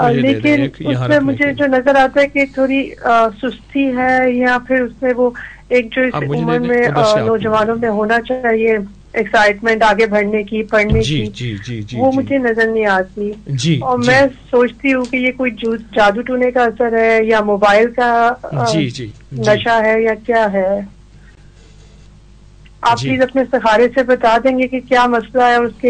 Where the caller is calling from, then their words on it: England, United Kingdom; جی میں انگلینڈ سے بات کر رہی ہوں.